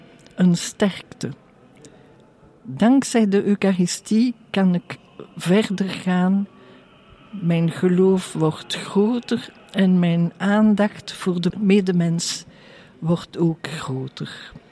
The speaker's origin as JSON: {"language": "Dutch", "town": "Merksem", "region": "Flanders", "country": "Belgium", "tie": "born there", "said": "Ja, ik ben geboren in Merksem, provincie Antwerpen. Uit een gezin van 8 kinderen."}